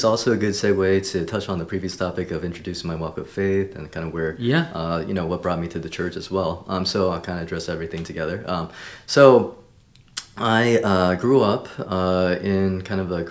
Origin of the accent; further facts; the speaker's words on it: Athens, Georgia, United States; moved away as an adult; So I actually am from Georgia originally. Mm-hmm. So I was born in Athens, which is UGA town.